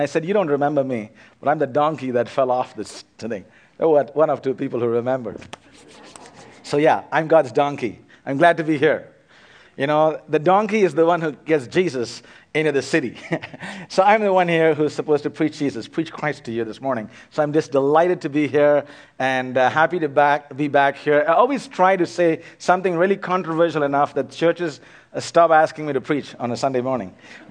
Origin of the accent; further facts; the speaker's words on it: India; moved away as an adult; now in Canada; I grew up in India, I came here to Canada in 1988.